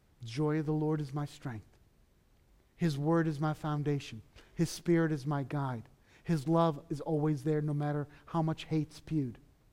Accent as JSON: {"language": "English", "town": "Beirut", "region": "Beirut Governorate", "country": "Lebanon", "tie": "born or raised there", "said": "I grew up in Beirut in a community where my entire relative system lived around me. And if they weren't relatives, they were members of the same church."}